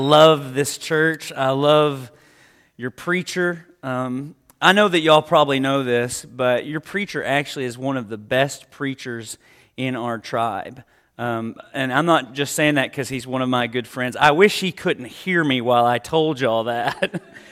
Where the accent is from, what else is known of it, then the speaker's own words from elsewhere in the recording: Arkansas, United States; So I grew up in Arkansas